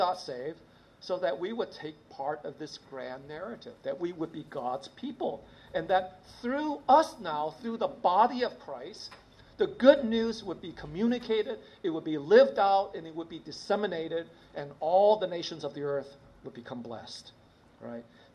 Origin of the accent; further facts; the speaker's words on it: Hong Kong; I was born in 1960 in Hong Kong. You know, as I look back, you know, I was brought up in a Baptist mission school, and I wasn't a Christian then.